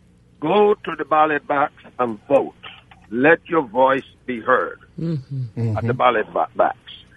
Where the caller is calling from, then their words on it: Humble, Texas, United States; Humble, Texas.